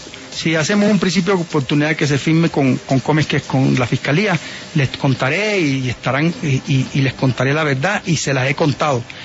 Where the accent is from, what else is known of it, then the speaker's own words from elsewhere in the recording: Sahagún, Córdoba, Colombia; soy un campesino, soy un provinciano de Sahagún, Córdoba, que no le he hecho daño a nadie